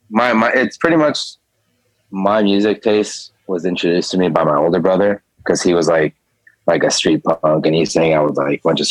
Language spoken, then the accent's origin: English; Mission Hills, California, United States; I grew up in Mission Hills, which is like, where I live, it's like borderline Pacoima, San Fernando, and Mission Hills.